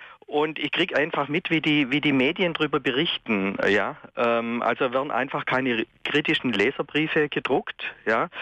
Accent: Baden-Württemberg, Germany; ich bin ja aus der Stuttgarter Gegend

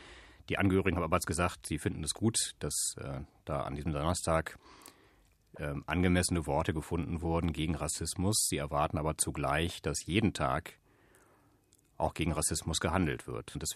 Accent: Hanover, Lower Saxony, Germany; Ich komme aus Hannover und aus dem Kreis Nienburg, ganz genau genommen. Ein bisschen weiter weg von Hannover, aber eine schöne Ecke.

